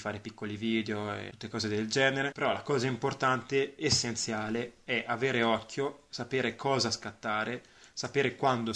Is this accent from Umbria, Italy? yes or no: yes; Umbria, Italy; moved away; io diciamo che sono un umbro per definizione, che è il posto da dove vengo, ma soprattutto anche proprio per animo. L'Umbria me la porto proprio dentro con una nostalgia costante, perché appunto io ormai vivo lontano dall'Umbria da circa 4 anni